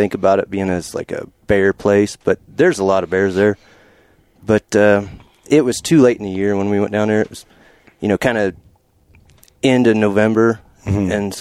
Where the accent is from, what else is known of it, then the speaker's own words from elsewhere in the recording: Indiana, United States; I'm from Indiana.